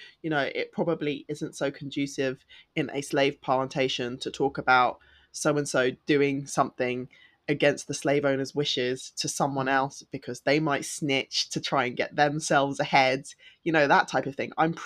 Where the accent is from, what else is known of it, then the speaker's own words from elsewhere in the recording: London, United Kingdom; I'm from East London.